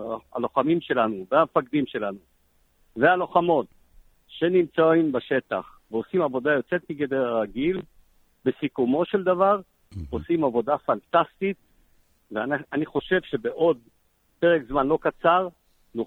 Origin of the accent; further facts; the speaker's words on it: Northern District, Israel; born there; ואני נולדתי בצפון, ואני מכיר את הצפון היטב